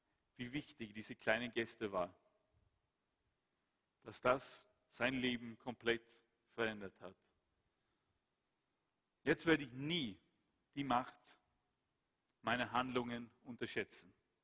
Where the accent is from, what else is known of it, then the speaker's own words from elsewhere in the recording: Sweden; German is a second language; In Schweden, mein Heimatland